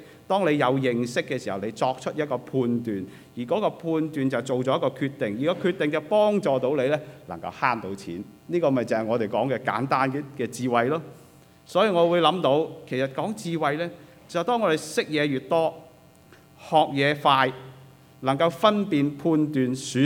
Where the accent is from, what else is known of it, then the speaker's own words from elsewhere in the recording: China; 其實反映出我哋中國人一啲嘅價值觀，我哋對我哋嘅兒女嘅一啲期望喎。